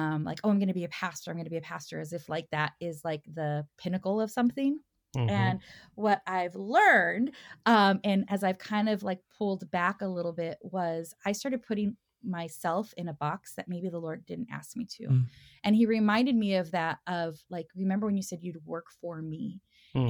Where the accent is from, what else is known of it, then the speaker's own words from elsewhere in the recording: El Monte, California, United States; because I grew up in El Monte, but like Los Angeles area.